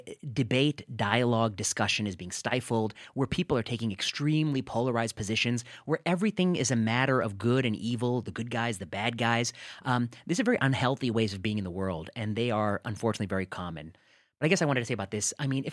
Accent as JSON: {"language": "English", "region": "Midwest", "country": "United States", "tie": "born or raised there", "said": "As a nerdy Indian kid growing up in the Midwest, I had never been perceived as dangerous."}